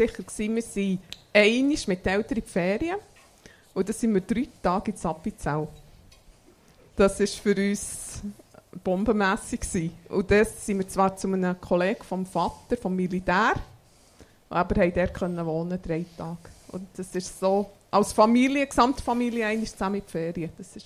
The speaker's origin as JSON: {"language": "German", "region": "Bern", "country": "Switzerland", "tie": "born or raised there", "said": "Ich bin im Emmental aufgewachsen, in der Nähe von Walkringen, das ist so zwischen Wort und Worb Biglen."}